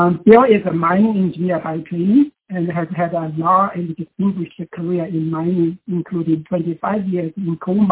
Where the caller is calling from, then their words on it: Calgary, Alberta, Canada; I'm calling from Calgary, Canada